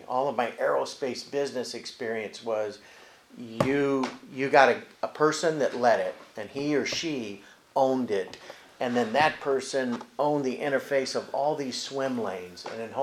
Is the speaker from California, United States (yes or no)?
yes; Chula Vista, California, United States; So the security that I feel growing up in Chula Vista, because I've been in every area of this city